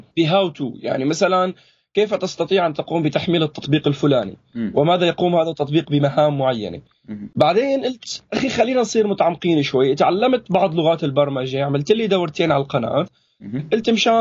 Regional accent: Syria; لانه بالاخير بيقول لك احيانا السوريين مو مختلطين ببعض

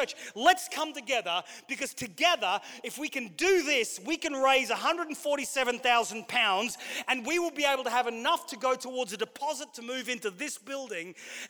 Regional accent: Queensland, Australia; I was recently back in Australia in the home church that I grew up in Queensland

